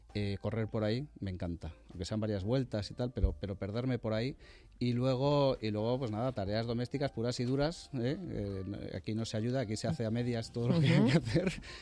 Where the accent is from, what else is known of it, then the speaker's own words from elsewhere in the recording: Spain; Yo soy un enamorado de España, de mi país, lógicamente, como muchos, como la mayoría de los españoles